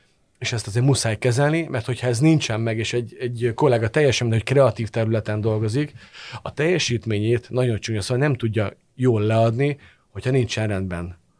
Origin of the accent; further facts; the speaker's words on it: Hungary; magyarként hazai pályán vagyok